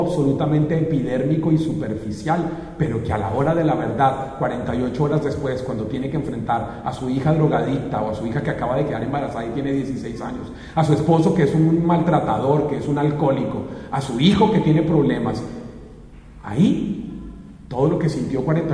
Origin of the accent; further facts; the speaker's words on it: Bogotá, Colombia; Yo vengo desde Bogotá